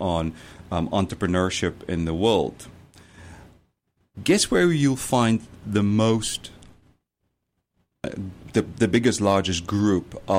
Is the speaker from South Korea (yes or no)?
no; South Africa; Because I'm from South Africa, and then it was legal to work at one.